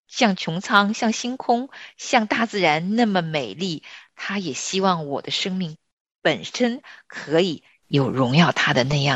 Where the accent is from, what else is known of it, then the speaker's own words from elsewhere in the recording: North China, China; 因为我从小是在华北大平原长大的，在林子里长大、田野里跑大的孩子